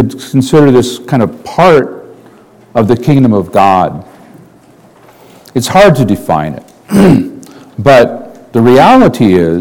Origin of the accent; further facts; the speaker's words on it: United States; born there; I was born in the United States. I was a citizen. I am a citizen of the United States.